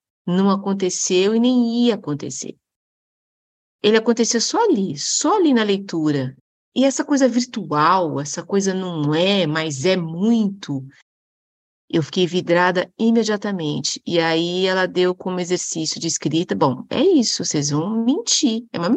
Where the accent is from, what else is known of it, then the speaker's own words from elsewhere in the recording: São Bernardo do Campo, São Paulo, Brazil; lá em São Bernardo do Campo, onde eu fui criada